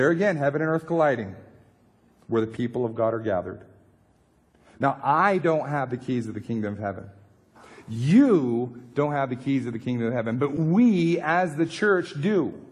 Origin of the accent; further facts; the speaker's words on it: United States; if I can speak as an American, it's our territory in a foreign land.